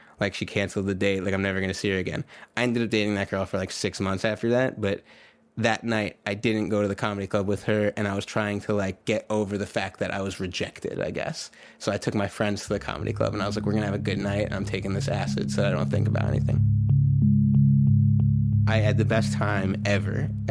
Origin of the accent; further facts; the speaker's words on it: New York, United States; no, but I'm from New York, and I want to do this.